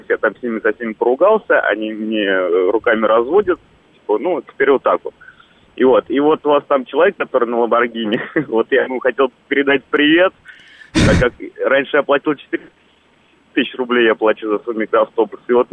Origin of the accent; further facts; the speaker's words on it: Dubna, Moscow Oblast, Russia; Давайте, я из Дубны.